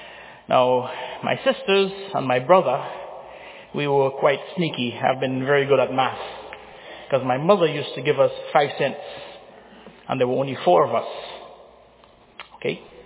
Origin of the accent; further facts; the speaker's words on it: Trinidad & Tobago; I am from Trinidad in the West Indies, and I used to go to Sunday school in the early 60s.